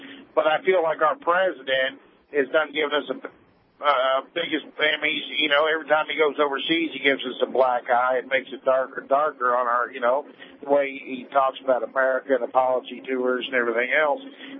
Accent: United States; cause I'm American, I'm proud to be American, and screw the rest of them

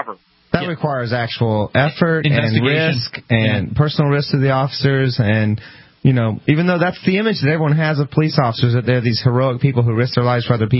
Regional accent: Atlanta, Georgia, United States; Oh, dear. So, that's my hometown.

